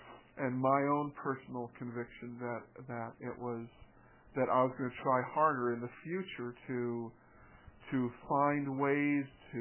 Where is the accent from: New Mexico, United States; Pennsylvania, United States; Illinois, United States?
New Mexico, United States; Tucumcari; I was from Tucumcari. I met you in Tucumcari.